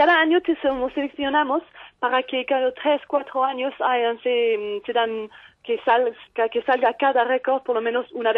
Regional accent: France; Spanish is a second language; yo porque soy francesa, pero hablo inglés, español, italiano y alemán

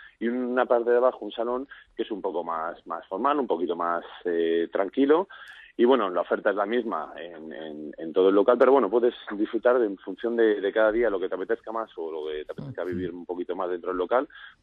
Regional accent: Madrid, Community of Madrid, Spain; tenemos los dos tenemos poco acento andaluz. Somos de Madrid de toda la vida

